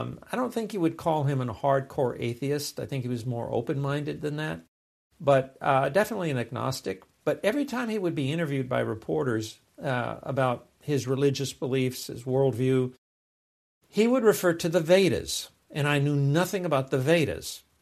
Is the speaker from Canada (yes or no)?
no; Los Angeles, California, United States; born there; I was born in Los Angeles, East Los Angeles.